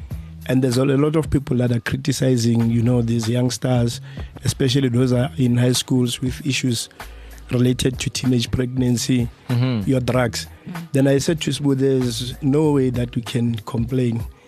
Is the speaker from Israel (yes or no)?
no; Katleung, South Africa; I'm actually coming from Katleung, I was born and bred in Katleung.